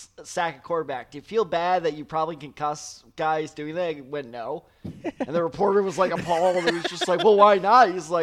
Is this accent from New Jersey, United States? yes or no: no; St. Louis, Missouri, United States; what they did in my hometown of St. Louis